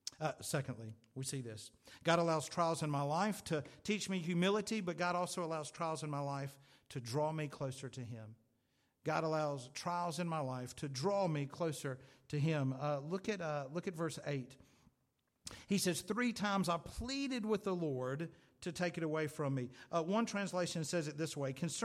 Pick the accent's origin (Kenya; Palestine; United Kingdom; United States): United Kingdom; Sometimes as British people, maybe we don't want to open up.